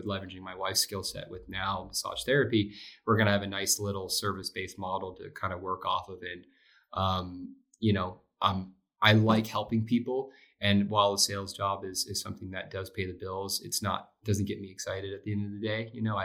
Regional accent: Florida, United States; And yeah, so I grew up in the Keys. Kind of was a water bug. Grew up spearfishing.

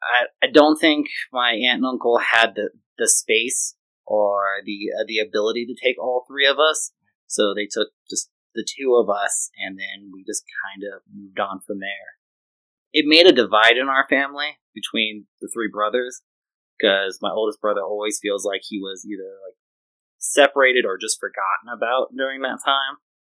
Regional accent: Orlando, Florida, United States; born there; So I was born in Orlando, Florida, the Sunshine State, and I had a different childhood than a lot of children have.

